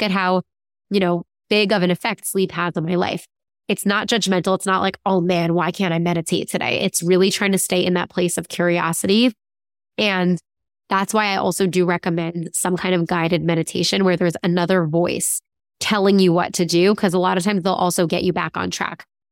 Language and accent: English; United States; I mean, I'm American, so I don't feel bad saying it, but I do not think that the American accent is soothing.